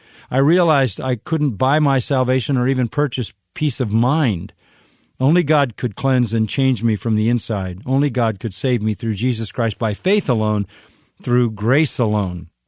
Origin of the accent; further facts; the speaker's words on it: Madrid, Community of Madrid, Spain; English is a second language; I am from Madrid, Spain.